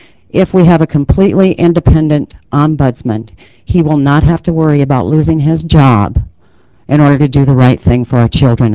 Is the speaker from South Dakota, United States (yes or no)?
yes; Whitewood, South Dakota, United States; I'm from Whitewood, South Dakota